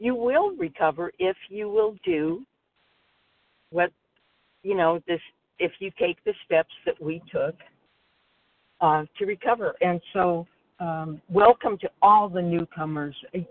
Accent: Georgia, United States; I'm from Georgia

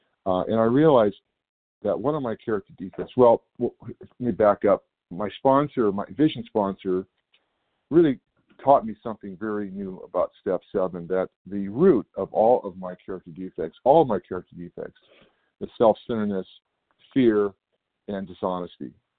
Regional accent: California, United States; I'm from California.

